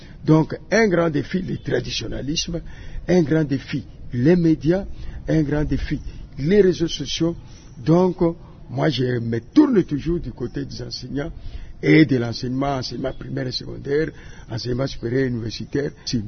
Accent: Kisangani, Tshopo, DR Congo; par exemple ici chez nous à Kisangani

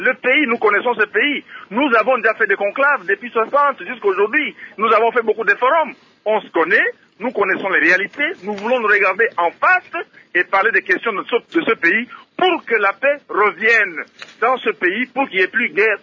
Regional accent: Republic of the Congo; ici chez nous au Congo-Brazzaville, il y a des problèmes.

